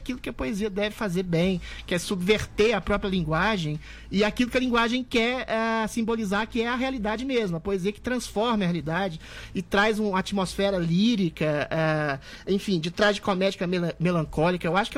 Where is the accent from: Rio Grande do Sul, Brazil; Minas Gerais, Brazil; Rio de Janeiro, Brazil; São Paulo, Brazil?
Minas Gerais, Brazil; Belo Horizonte; lá em Belo Horizonte, na minha cidade natal.